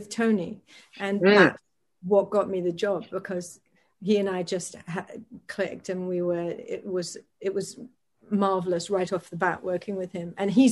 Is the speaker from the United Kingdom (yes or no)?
yes; United Kingdom; clocked that I was actually British. I think I said something on the way out that was, you know, my usual accent.